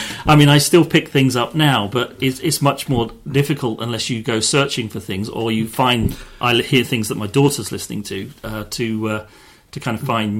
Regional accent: United Kingdom; I was living abroad in the US, and it became an important signifier of my identity as a British person.

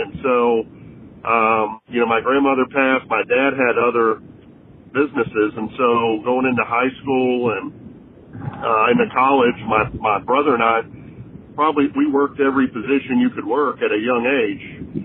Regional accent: Roanoke, Virginia, United States; Growing up outside of Roanoke, Virginia, my grandparents were caregivers in the sense they had they had a working farm and took care of over 30 foster children.

